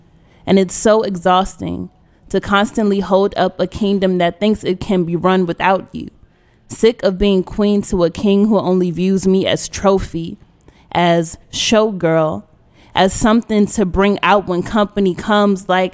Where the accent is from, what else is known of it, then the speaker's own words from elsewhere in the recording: Washington, District of Columbia, United States; also born or lived in Prince George's County; I'm 21. Mm-hmm. I'm from Southeast D.C.